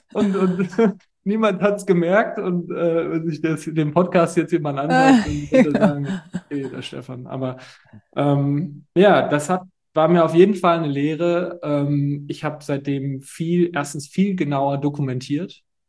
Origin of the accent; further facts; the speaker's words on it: North Rhine-Westphalia, Germany; es gibt bei uns in Nordrhein-Westfalen gibt es den Namen Horst